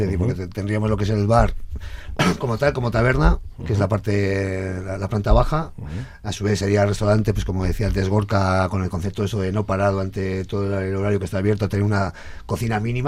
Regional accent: Zuia, Basque Country, Spain; Yo vengo de Zuya.

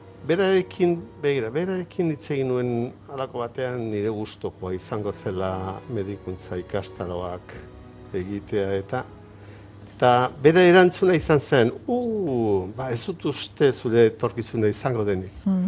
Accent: Ituren, Navarre, Spain; Iturenen, bai.

